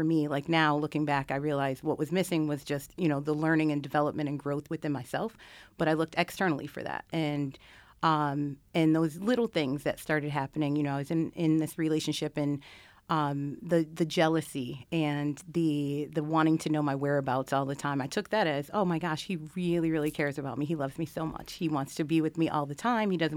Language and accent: English; Rochester, New York, United States; Rochester, New York.